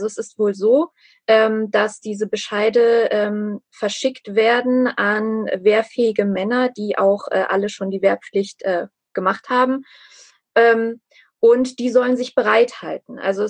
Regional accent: Armenia; habe ich auch unfassbare Angst einfach um, man kann sagen, einfach um mein Heimatland, also auch um Nachbarn, um Freunde, auch um Menschen, die ich nicht kenne.

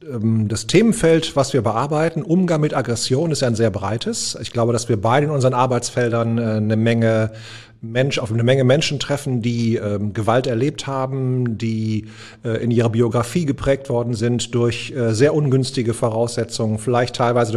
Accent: North Rhine-Westphalia, Germany; ich bin der Junge aus dem Pott. Also ich glaube, das ist ziemlich prägsam. Ich bin hier im Ruhrgebiet groß geworden, geboren auf Stahl und Kohle

